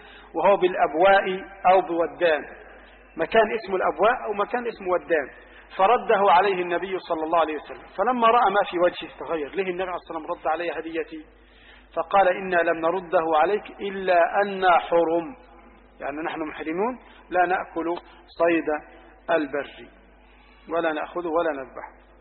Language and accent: Arabic; Egypt; النقاب اللي هو على قدر الوجه. عندنا في مصر مثلا النقاب اثنين